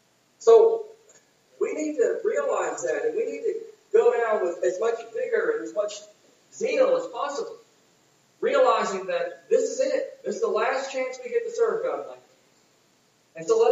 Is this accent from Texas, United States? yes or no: yes; Texas, United States; I think back at this lady in Texas, of course, I grew up in Texas.